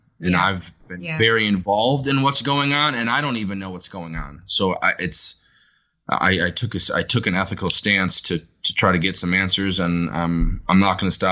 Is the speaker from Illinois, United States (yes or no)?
no; New York, United States; I'm just a New Yorker who's trying to take care of my family